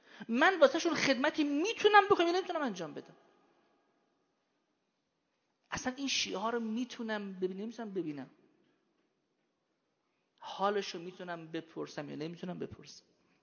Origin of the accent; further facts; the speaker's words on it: Iran; بعد فهمید ما ایرانی هستیم.